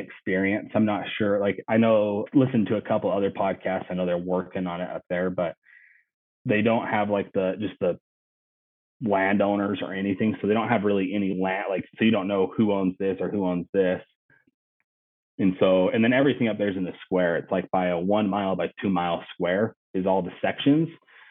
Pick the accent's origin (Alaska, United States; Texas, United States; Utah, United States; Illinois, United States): Utah, United States; Yeah, I'm not, like I said, I'm from Utah, and I saw more birds in a 20-minute sit than I'd probably see all year in Utah.